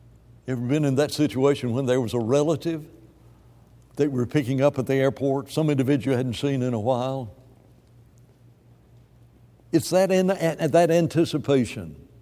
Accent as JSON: {"language": "English", "country": "United States", "said": "being a missionary and being an American in a foreign land."}